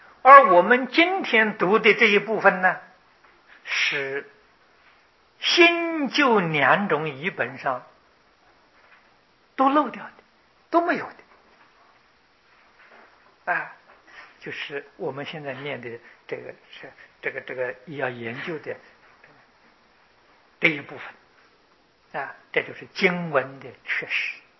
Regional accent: China; 到中国来我们中国人非常欢喜。

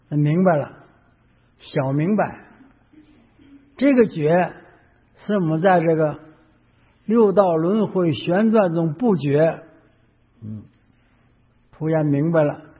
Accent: China; 我们中国人没闻到佛法的他也有

